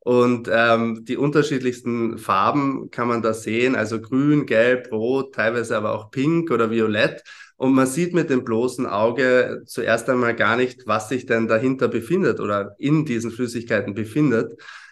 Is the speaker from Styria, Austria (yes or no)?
yes; Graz, Styria, Austria; moved away as an adult; also born or lived in Portugal; ich komme ursprünglich aus Graz, habe dort Biologie studiert und bin dann nach Portugal gezogen, um meinem Kindheitstraum der Meeresbiologie nachzugehen.